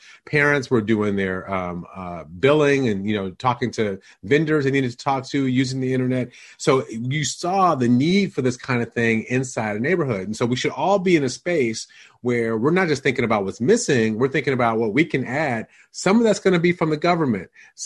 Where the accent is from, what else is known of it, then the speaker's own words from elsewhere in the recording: Detroit, Michigan, United States; I'm from Detroit also, Josh is, lives nearby where I grew up, which is a low-income neighborhood in the city of Detroit.